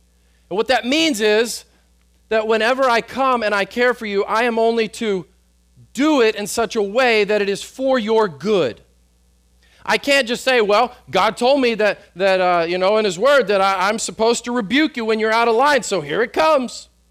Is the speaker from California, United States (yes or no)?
no; Texas, United States; And when I hear the word meekness as a man, as a Texan, meekness is not like the hallmark, right, of a Texan man.